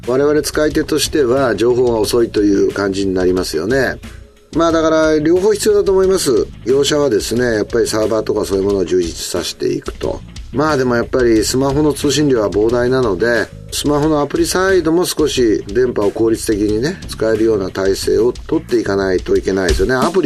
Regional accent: Suwa, Nagano, Japan; 子供の頃はね、僕長野県の諏訪出身なので

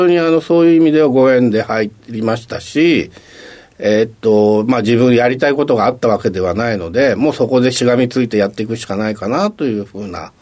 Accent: Kanagawa, Japan; 神奈川県です。

